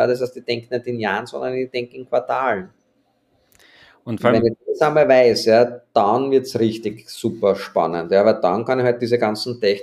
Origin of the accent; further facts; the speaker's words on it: Austria; als Österreicher